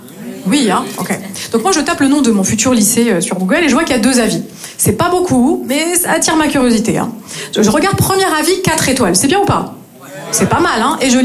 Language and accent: French; Grand Est, France; moved away as an adult; now in Marseille, France; Je viens du nord-est de la France et je me suis installée ici à Marseille il y a tout juste 3 ans et demi.